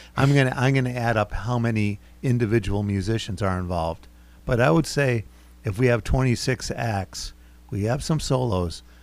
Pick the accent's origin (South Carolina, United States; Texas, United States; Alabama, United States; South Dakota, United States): South Carolina, United States; Charleston; because I'm from Charleston.